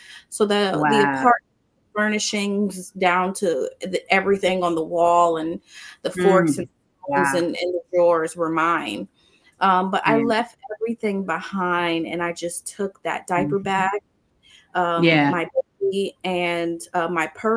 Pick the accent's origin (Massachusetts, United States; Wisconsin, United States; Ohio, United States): Ohio, United States; also born or lived in New York, United States; Because I'm from Ohio and I lived in New York, so I'm used to seeing folks know how to drive snow.